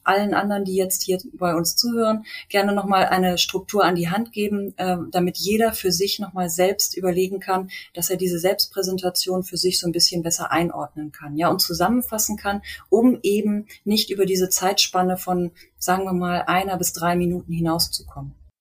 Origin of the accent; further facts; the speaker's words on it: Munich, Bavaria, Germany; now in Hanover, Germany; Ich komme ja eigentlich aus München und lebe jetzt in Hannover.